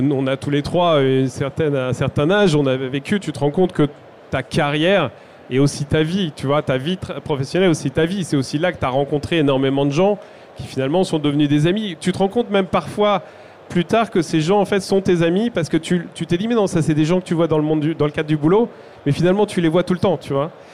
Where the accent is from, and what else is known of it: France